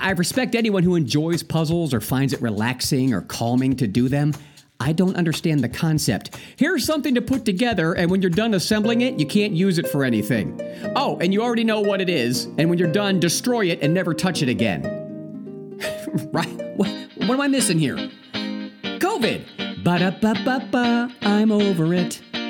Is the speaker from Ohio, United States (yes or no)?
yes; Ohio, United States; I mean, I'm from Ohio, and I've been to all the other tracks, never Norwalk.